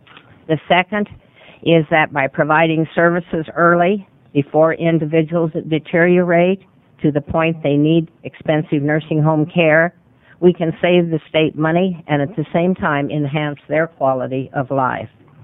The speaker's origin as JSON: {"language": "English", "region": "Oregon", "country": "United States", "said": "I come to you from Harney County in the high desert of Eastern Oregon"}